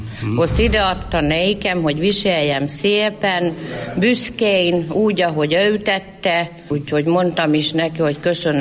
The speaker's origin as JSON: {"language": "Hungarian", "town": "Fehérgyarmat", "region": "Szabolcs-Szatmár-Bereg", "country": "Hungary", "tie": "born there", "said": "Én Fehérgyarmaton."}